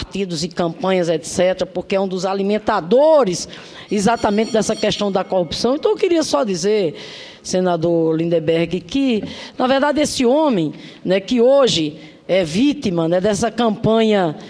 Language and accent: Portuguese; Paraíba, Brazil; Eu sou paraibana de origem. Não nasci na casa grande, não. Nasci lá na senzala, assim como ele.